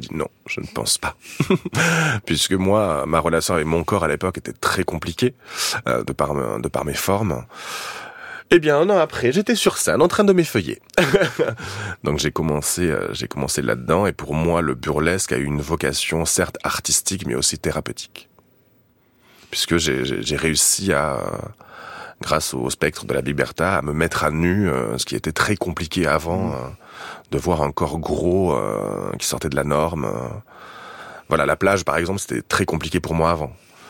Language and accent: French; Southern France, France; je suis monté sur Paris parce que je viens du sud de la France pour faire des études de théâtre.